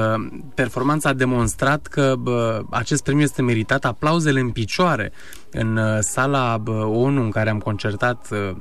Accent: Romania; Pentru noi ca români

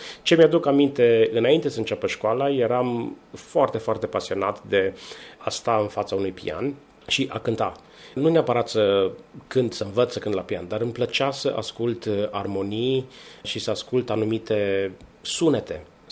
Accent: Timișoara, Timiș County, Romania; born there; M-am născut în Timișoara în anul 1980, numai ca să spun istoric vorbind să știm când, și sunt cel mai mic într-o familie de 10 copii, cel mai tânăr.

